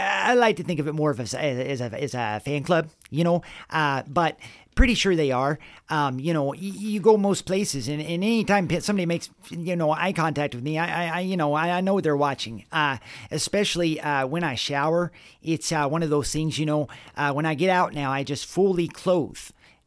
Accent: Vermont, United States; I guess you could say that I'm basically from Vermont.

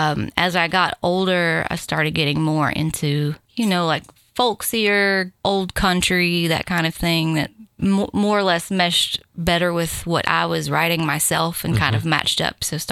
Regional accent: Glasgow, Kentucky, United States; also born or lived in Bowling Green / Charleston, South Carolina; I was actually born in Bowling Green, but I grew up in Glasgow. So I went to school, elementary school through high school, Glasgow and Barron County.

